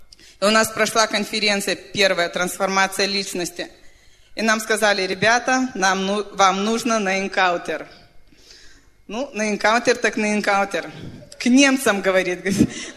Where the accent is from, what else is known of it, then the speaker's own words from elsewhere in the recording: Lithuania; Russian is a second language; Здравствуйте, дорогие. Мы из Литвы.